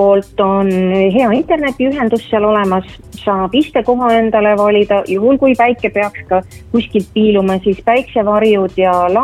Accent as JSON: {"language": "Estonian", "town": "Pärnu", "region": "Pärnu County", "country": "Estonia", "said": "mina ise olen vana pärnakas ja veedan väga palju suvel aega Pärnus ja teen siit ka tööd"}